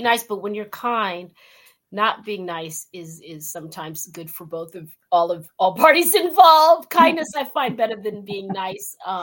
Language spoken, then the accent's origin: English; West Covina, California, United States; I'm like, no, girl, I'm from West Covina, but whatever. It rubs off.